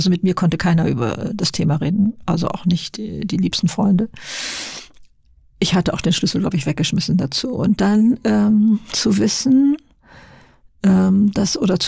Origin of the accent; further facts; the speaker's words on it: Lower Saxony, Germany; In Niedersachsen, auf dem Bauernhof und mit 2 älteren Schwestern.